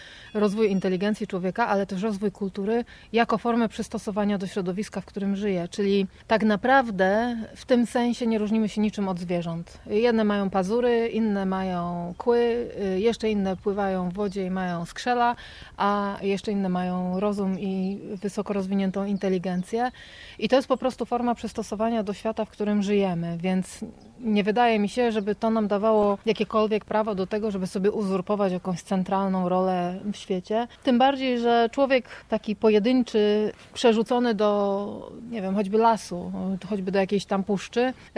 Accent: Poznań, Greater Poland Voivodeship, Poland; Ja jestem w zasadzie z miasta. Ja się wychowałam na winogradach w Poznaniu.

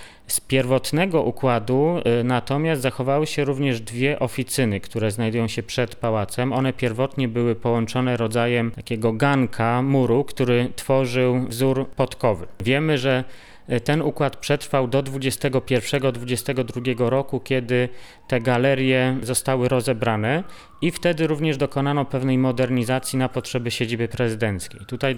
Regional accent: Turew, Greater Poland Voivodeship, Poland; wychowywałem się w miejscowości, która akurat była związana z generałem Tezderem Chłapowskim w Turwi, a więc raptem 9 km od Racotu.

